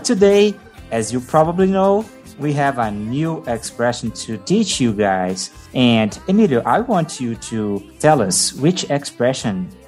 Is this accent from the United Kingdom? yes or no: no; Brazil; I am from Brazil.